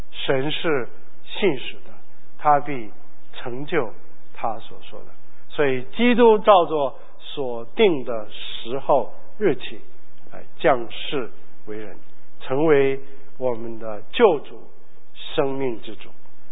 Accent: Guangdong, China; 像你知道我们广东人的个子比较小

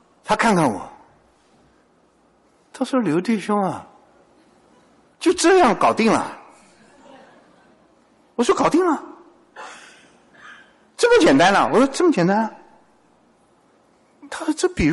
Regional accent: China; 我们中国人最好，咱们是宁可信其有也不能信其无啊。

